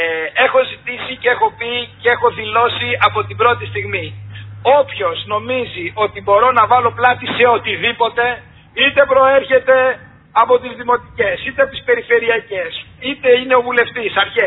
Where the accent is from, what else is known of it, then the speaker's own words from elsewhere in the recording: Kefalonia, Ionian Islands, Greece; Εγώ γουστάρω την Κεφαλονιά γιατί είναι η πατρίδα μου